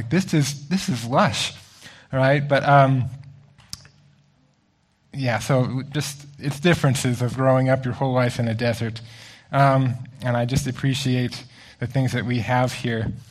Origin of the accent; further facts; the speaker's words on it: Canada; now in Kamloops, Canada; before moving to Kamloops, growing up in small towns, I found that most people were born and raised and lived their whole life in that town.